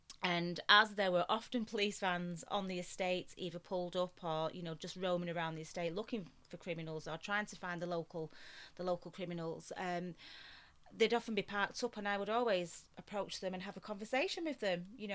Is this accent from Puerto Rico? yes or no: no; Salford, North West England, United Kingdom; it wasn't tough for me because I grew up in Salford. You know, it was my home.